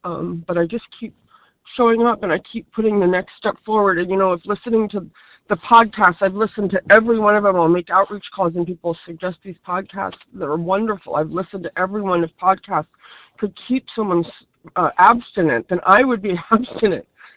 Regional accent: California, United States; I'm from California

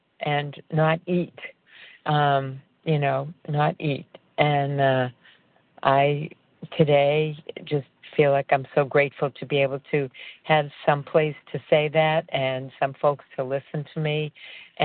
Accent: Massachusetts, United States; I'm from Massachusetts also.

